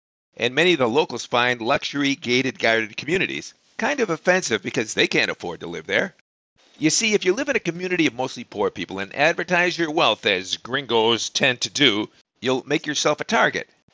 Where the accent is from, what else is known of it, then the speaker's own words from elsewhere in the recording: Chicago, Illinois, United States; After all, I am from Chicago.